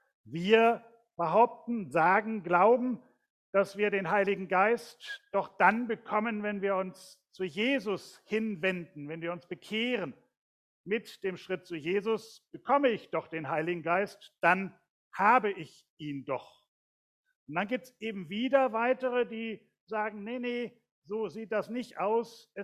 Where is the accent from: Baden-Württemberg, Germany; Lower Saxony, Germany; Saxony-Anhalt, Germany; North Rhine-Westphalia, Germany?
North Rhine-Westphalia, Germany; Wuppertal; ich bin geboren in Elberfeld, aufgewachsen in Kronenberg und meine erste eigene Wohnung hatte ich in Barmen-Wichlinghausen. Ich bin Wuppertaler von Geburt.